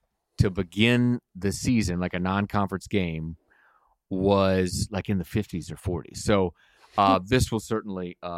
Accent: Biloxi, Mississippi, United States; I grew up in Biloxi. It's an hour from New Orleans. It's 45, 50 minutes from Mobile. We had our own Mardi Gras.

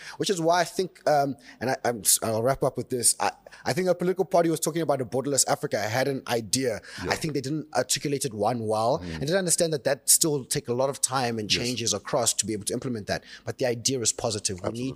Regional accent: Pakistan; I'm a Pakistani.

